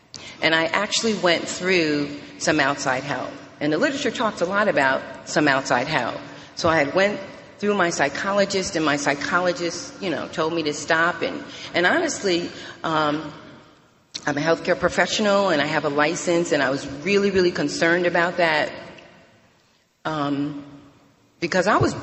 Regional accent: Albany, New York, United States; now in Charlotte, United States; I'm from Albany, New York. I actually just moved to Charlotte, and I love Charlotte. Just moved to Charlotte, North Carolina, but I drank and used in Albany, New York, and I got sober in Albany, New York.

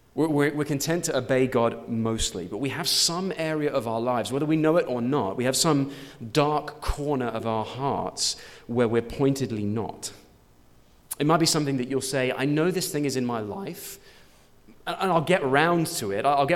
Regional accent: London, United Kingdom; I'm from London.

